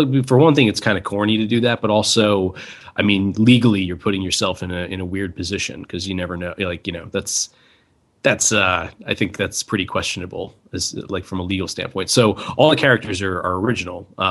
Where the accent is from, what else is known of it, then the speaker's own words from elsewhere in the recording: New York, United States; he's from, upstate New York and I'm from Long Island. And, at least like growing up on Long Island in the '90s, like I think the only wrestling available was WWF.